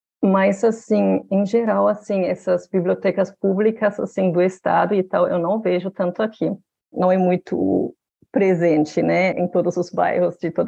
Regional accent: Berlin, Germany; Lá, pelo menos lá em Berlim, né, onde eu nasci, cresci e tudo, lá tem no mínimo uma biblioteca pública em cada bairro, né?

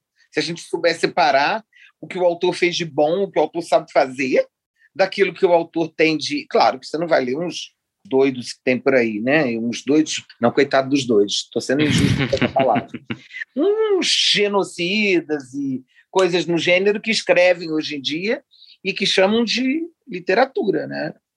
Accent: Brasília, Federal District, Brazil; also born or lived in Rio de Janeiro; eu sou de Brasília. Quer dizer, eu moro em Brasília, eu sou de Brasília. Eu moro há tantos anos aqui, fiz minha vida, estudei aqui

